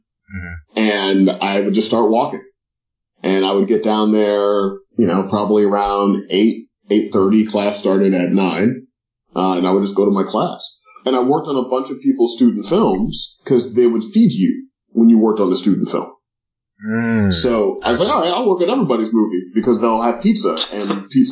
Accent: St. Louis, Missouri, United States; I mean, I was growing up in St. Louis, Missouri, where everything is kind of charted out for you.

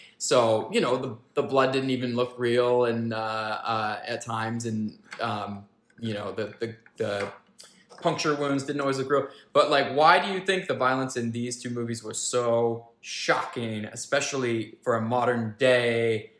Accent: Ohio, United States; also born or lived in Georgia; I'm from Ohio originally, and then spent a lot of time in Georgia, moved around a bunch.

